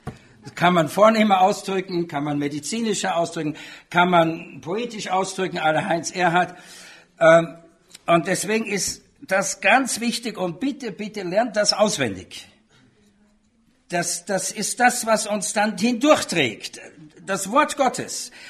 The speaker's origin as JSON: {"language": "German", "country": "Austria", "tie": "born or raised there", "said": "ich war im katholischen Erziehungssystem, weil ich bin in Österreich aufgewachsen."}